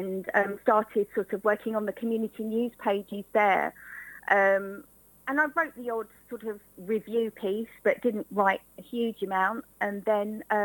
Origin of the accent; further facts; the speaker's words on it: Brentwood, East of England, United Kingdom; I live in Hutton. I've lived in Brentwood pretty much all my life. I was, apart from Ongar, I was born in Ongar. But yeah, I'm a Brentwood local.